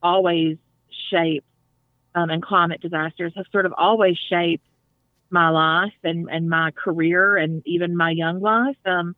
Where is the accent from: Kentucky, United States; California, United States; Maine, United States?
Kentucky, United States; also born or lived in East Tennessee / Western North Carolina; Yeah. I grew up here in East Kentucky.